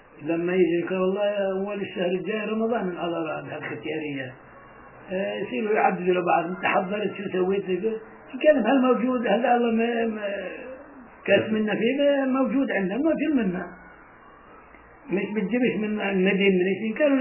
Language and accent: Arabic; Palestine; بس لا اجمل شيء اللي في بلادنا